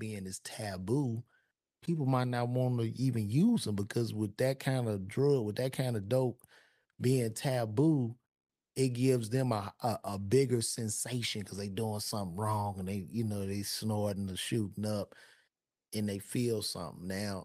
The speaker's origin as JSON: {"language": "English", "town": "Chicago", "region": "Illinois", "country": "United States", "tie": "born or raised there", "said": "and I grew up on the South Side of Chicago, all"}